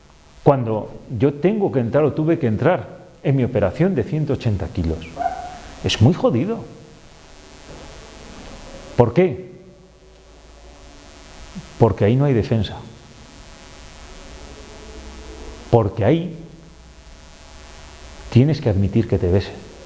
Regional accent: Castile, Spain; Y más aquí, que somos castellanos viejos.

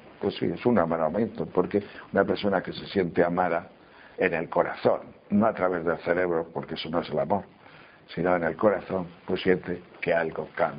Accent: León, Castile and León, Spain; eso que nosotros somos de León, pero de esos que bajaban con rebaños transhumantes

